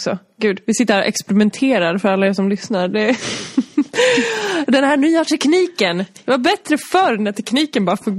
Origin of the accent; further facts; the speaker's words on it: Dalarna County, Sweden; Jag kommer från Dalarna. Så det är obligatoriskt att spela fiol då, va? så jag spelade fiol.